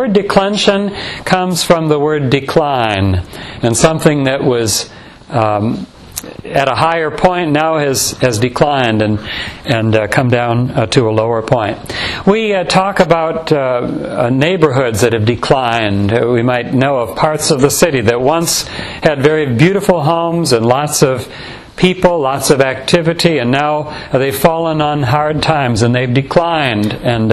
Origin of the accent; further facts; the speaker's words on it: Royal Oak, Michigan, United States; I was raised in the Detroit area. I have roots there and a lot of memories. I remember going down to Detroit when it was still pretty much thriving back in the days when I was a teenager, 16, 17 years old, and I could take a bus from where I grew up in Royal Oak.